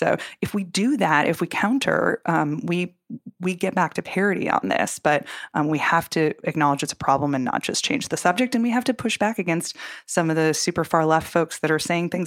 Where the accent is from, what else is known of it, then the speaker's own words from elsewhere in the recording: Minnesota, United States; even in Minneapolis, in my home state where George Floyd was murdered